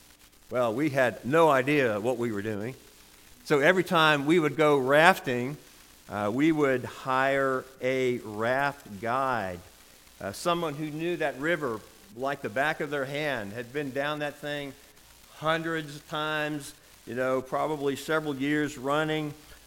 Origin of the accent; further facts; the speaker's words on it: Virginia, United States; we would take them whitewater rafting up near my home state in Virginia.